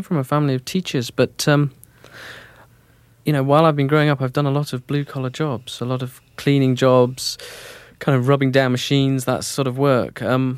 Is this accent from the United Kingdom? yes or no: yes; Keighley, Yorkshire and the Humber, United Kingdom; Well, I was born and brought up in Keighley, which is a town about 30 miles north of Sheffield. And spent most of my life in Yorkshire